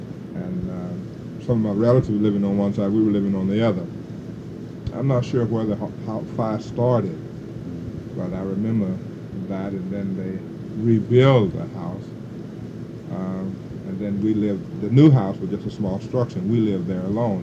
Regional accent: Bay Springs, Mississippi, United States; moved away as an adult; I'm from Bay Spring, Mississippi. I'm born in Jasper County, Mississippi, 1934. And I stayed there until I was age 18 in Mississippi area.

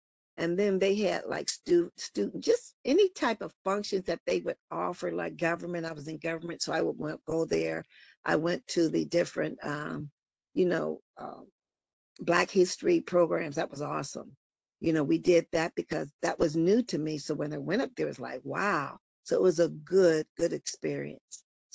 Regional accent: Youngstown, Ohio, United States; Well, I grew up in north side of Youngstown. I graduated from V. Rand School, class of 72, and then I went on to Youngstown State University.

